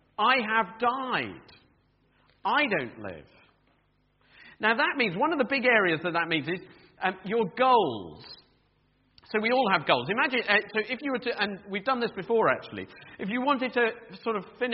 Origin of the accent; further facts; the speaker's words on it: United Kingdom; We're Christians because we're British, or we're Christians because we grew up in a Christian family.